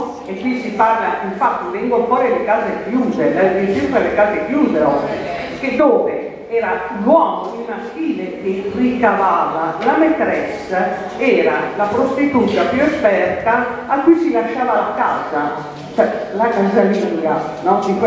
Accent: Milan, Lombardy, Italy; noi che siamo in Lombardia, sono di Milano

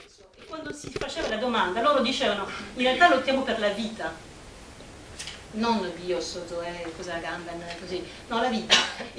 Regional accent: France; una cosa che è molto vecchia e molto cara alla storia politica del mio paese, che è la Francia

